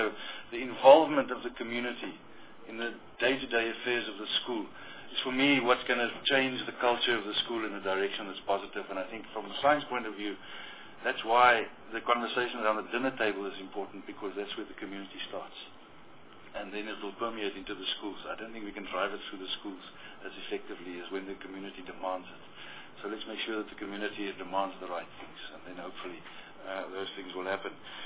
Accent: South Africa; we force people to come back, because we're supporting them as South African taxpayers at the end of the day.

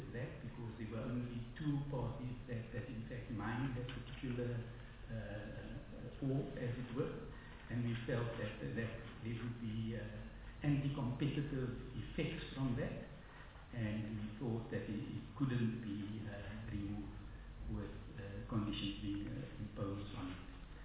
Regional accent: Claremont, Western Cape, South Africa; a few meters from where I grew up in Claremont.

